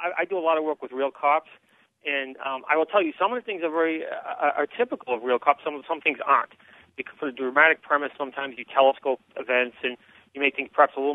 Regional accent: Boston, Massachusetts, United States; now in Chicago, United States; I grew up in Boston, and but I've been here for a couple decades now since I got out of college.

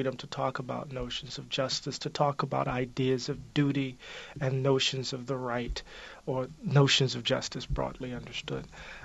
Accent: Moss Point, Mississippi, United States; I grew up in Moss Point, Mississippi, which is about 30 miles east of Biloxi.

